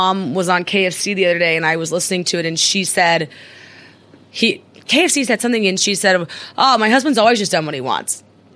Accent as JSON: {"language": "English", "region": "Midwest", "country": "United States", "said": "I'm from the Midwest, Alana."}